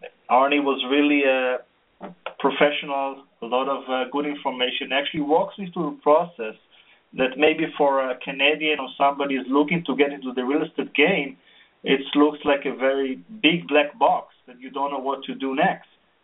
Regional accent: Israel; English is a second language; moved away as an adult; As you mentioned, I came from the tech industry. I grew up in Israel, worked in a few startup companies and technology companies.

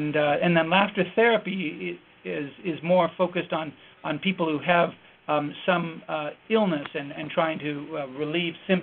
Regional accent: Denver, Colorado, United States; also born or lived in Sacramento; I grew up in Denver, Colorado, and Sacramento, California.

